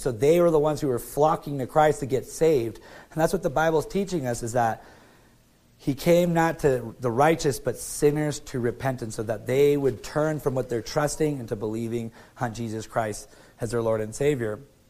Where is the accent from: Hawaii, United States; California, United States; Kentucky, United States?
Hawaii, United States; Kauai; because I moved here from Arizona, from Kauai in the Hawaiian Islands. And this man has just started a ministry in the island of Kauai, where I'm from